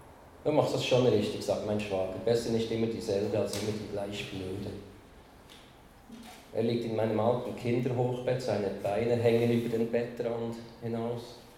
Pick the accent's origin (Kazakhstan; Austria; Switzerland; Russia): Switzerland; Bern; In Bern, da wo ich herkomme, habe ich mich lange über das neue Müllreglement aufgeregt.